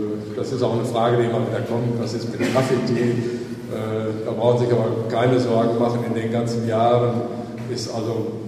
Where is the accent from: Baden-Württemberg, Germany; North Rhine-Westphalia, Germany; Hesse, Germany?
North Rhine-Westphalia, Germany; Soest; ich komme aus Soest in Nordrhein-Westfalen, und da haben wir die Blindenschule für ganz Nordrhein-Westfalen.